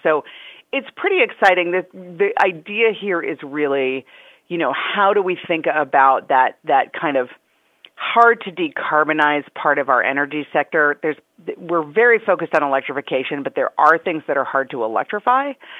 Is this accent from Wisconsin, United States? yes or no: yes; Wisconsin, United States; also born or lived in California; I'm from Wisconsin, and I spent a lot of time in California, both states with a lot of forested areas and a lot of agriculture.